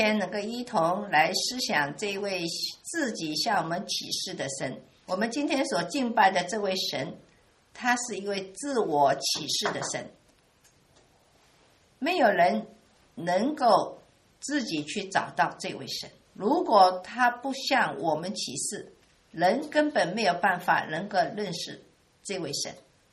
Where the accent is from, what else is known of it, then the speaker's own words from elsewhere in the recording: China; 我们中国人称为圣人，不是单单干净而已